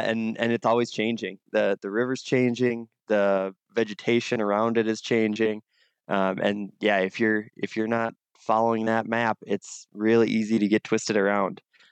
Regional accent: Minnesota, United States; I grew up in East Central Minnesota, and for me, the wild places were actually up in the Iron Range.

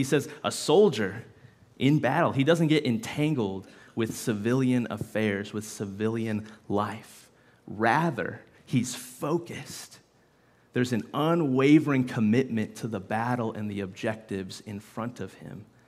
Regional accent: Kansas City, Missouri, United States; Now, I said earlier, I'm from Kansas City. We love KC.

